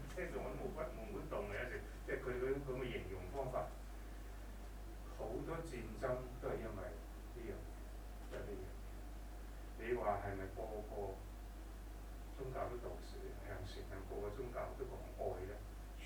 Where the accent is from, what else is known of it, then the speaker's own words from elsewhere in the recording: China; 我哋中國人最興好中意用呢個例子係咪